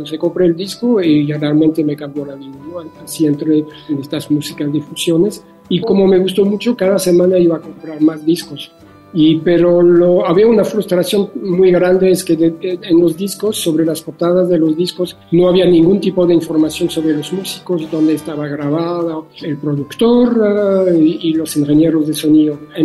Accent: Brussels, Brussels-Capital Region, Belgium; Yo nací y crecí en Bruselas

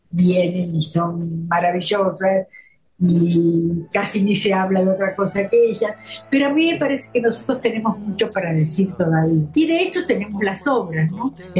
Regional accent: Argentina; now in Mexico; pensando en mi país, digamos, mi país es un lugar, a veces me dicen, ¿por qué viniste a vivir a México? Porque vivir en Argentina es imposible.

